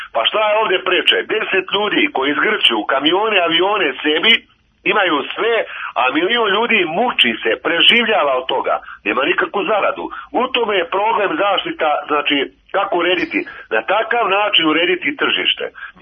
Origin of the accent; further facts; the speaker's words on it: Ivanjica, Moravica District, Serbia; Mi, nažalost, Ivanjica smo nerazvijena opština, odakle sam ja, znači marginalno područje